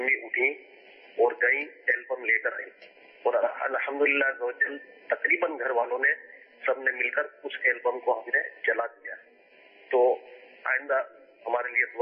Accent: Karachi, Sindh, Pakistan; میرا تعلق باب المدینہ کراچی سے ہے۔

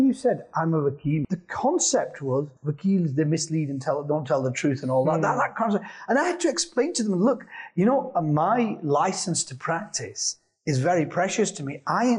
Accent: Azad Kashmir, Pakistan; Say, for example, you travel from, you know, I'm from Kashmir. You travel from Kotli to Islamabad.

